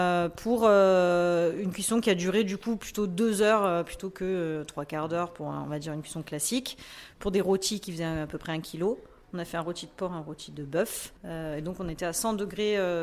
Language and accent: French; Provence-Alpes-Côte d'Azur, France; Alors, je viens moi-même des Alpes de Haute-Provence.